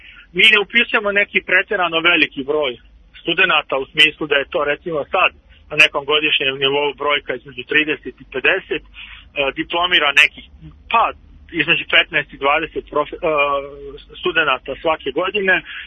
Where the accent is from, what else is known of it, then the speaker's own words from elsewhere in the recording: Republika Srpska, Bosnia & Herzegovina; Mi se za Republiku Srpsku jasno borili da bismo se potpunosti živjeli kao Srbi, kao slobodni ljudi ovdje, i da bismo zapravo Drinu osjećali kao ono što nas povezuje